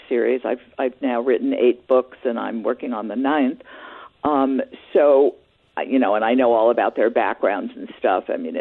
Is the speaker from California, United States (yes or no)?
no; New York, United States; I grew up in New York in a one-bedroom apartment.